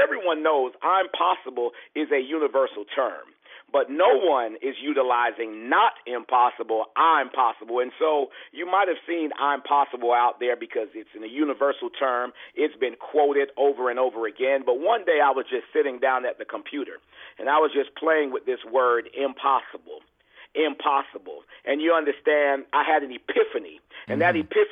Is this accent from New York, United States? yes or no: yes; Queens, New York, United States; So it was truly a blessing growing up in Jamaica, Queens, New York.